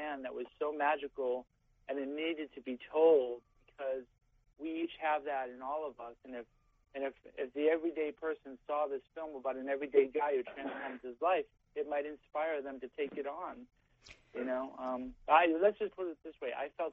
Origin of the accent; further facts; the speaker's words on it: New York City, New York, United States; now in San Francisco, United States; I was from New York City, and I came out to San Francisco wanting to make meaningful films.